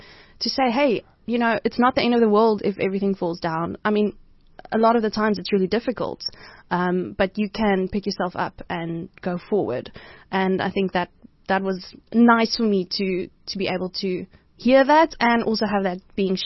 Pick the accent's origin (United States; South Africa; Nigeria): South Africa; Cradock, Eastern Cape; now in Johannesburg, South Africa; It wouldn't have been possible if I hadn't moved there, you know, on my own from Craddock. Mm. I remember I was driving from Potch, where I studied.